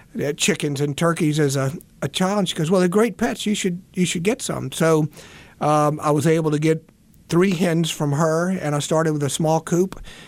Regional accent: Mississippi, United States; I'm originally from Mississippi, so we grew up with a lot of livestock.

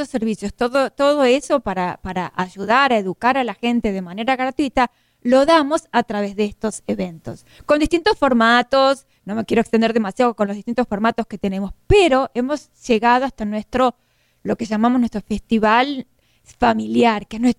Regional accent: Argentina; Porque yo soy argentina, tú eres mexicano, pero acá somos

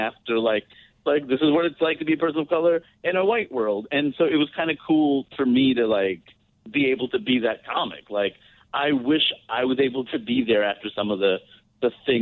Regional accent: Queens, New York, United States; We're kids from Queens. We traveled an hour 45 to get to the Village.

